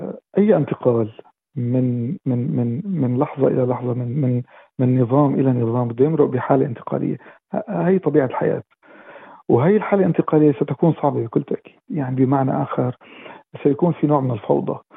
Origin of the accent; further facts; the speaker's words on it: Syria; احنا اليوم مهمتنا كسوريين محبين لوطننا